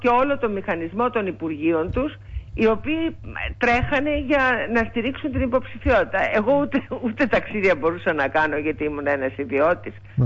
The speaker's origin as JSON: {"language": "Greek", "country": "Greece", "said": "Αλλά το ότι η χώρα μου, η πατρίδα μου"}